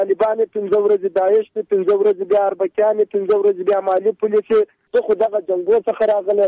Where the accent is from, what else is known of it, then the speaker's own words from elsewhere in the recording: Zhari, Kandahar, Afghanistan; د کندهار یم، د ژړۍ د ولسوالۍ یم.